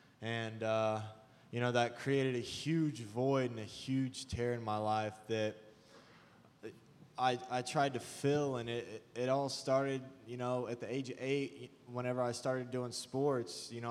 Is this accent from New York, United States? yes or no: no; Neosho, Missouri, United States; I'm 22 years old. I'm from Neosho, Missouri. That's where I was born and raised, and I grew up